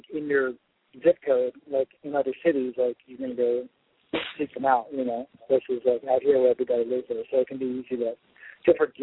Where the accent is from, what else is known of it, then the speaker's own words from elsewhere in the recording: Mississippi, United States; now in Las Vegas, United States; I'm from Southern Mississippi originally, so it's basically subtropical. It's very, very humid.